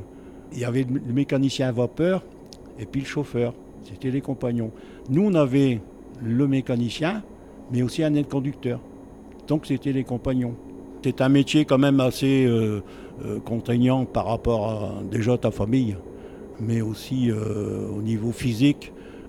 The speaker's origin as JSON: {"language": "French", "town": "Lens", "region": "Hauts-de-France", "country": "France", "tie": "born or raised there", "said": "Comme je suis natif ici de Lens"}